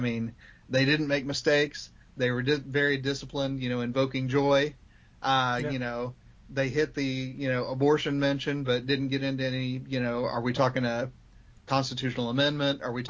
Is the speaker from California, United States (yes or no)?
no; Indiana, United States; he is from Indiana, and I'm from Indiana.